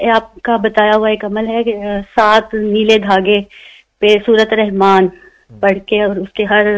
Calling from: United Kingdom; You کے سے. You کے سے.

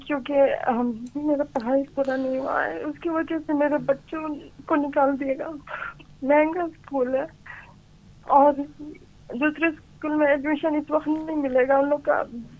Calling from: South Africa; میں South Africa سے بات کر رہا ہوں.

